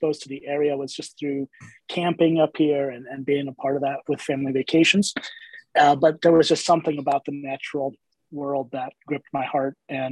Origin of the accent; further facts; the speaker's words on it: Chicago, Illinois, United States; So I grew up in Chicago, and grew up kind of just coming this way for vacationing.